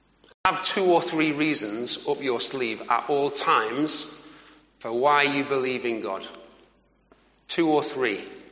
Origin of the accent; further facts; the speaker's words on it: United Kingdom; because we're so terrified of offending people and we're very British